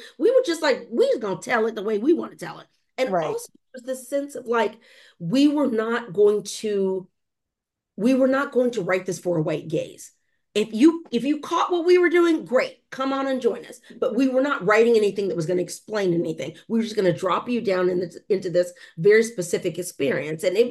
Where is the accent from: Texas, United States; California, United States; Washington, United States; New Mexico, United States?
Texas, United States; So I'm from Texas. I come from a long line of Black Texans, and we are the flip side story to the Great Migration, meaning we didn't go anywhere